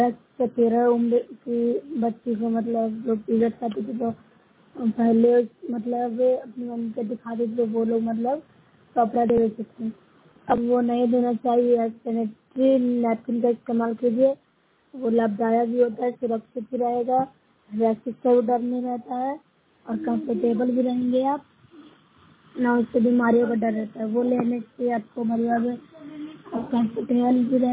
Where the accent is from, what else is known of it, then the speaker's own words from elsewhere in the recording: Bihar, India; मैं नोसा ब्लॉक से हूँ, जिला नालंदा से निवासी हूँ।